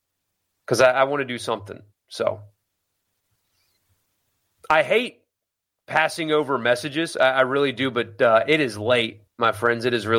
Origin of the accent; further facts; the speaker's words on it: South Carolina, United States; So, you know, I'm very, very happy here in Mississippi. And it is home now. I grew up in South Carolina, but home is here.